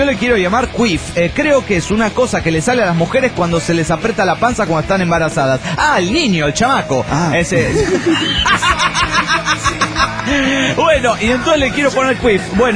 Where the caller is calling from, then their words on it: Bucaramanga, Santander, Colombia; de Bucaramanga, Colombia.